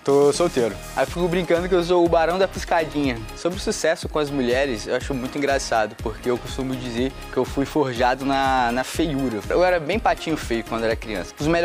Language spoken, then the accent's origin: Portuguese; Vila Velha, Espírito Santo, Brazil; eu tenho 31 anos, eu sou de Vila Velha, Espírito Santo